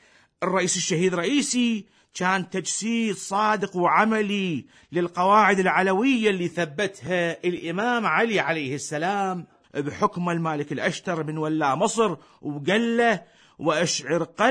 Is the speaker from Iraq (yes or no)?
yes; Iraq; بالله هاي إش قد تمشي عندنا بالعراق؟